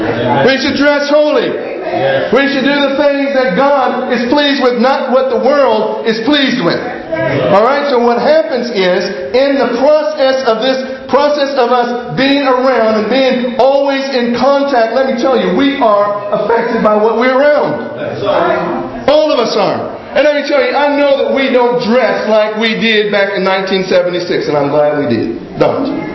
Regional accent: United States; And when I go to foreign countries, I'm an American.

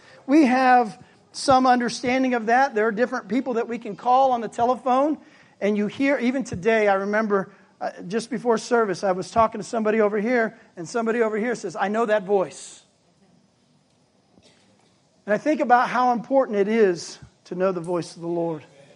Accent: Pacific Northwest, United States; I hail from the Pacific Northwest in the Lacamas Church of God congregation.

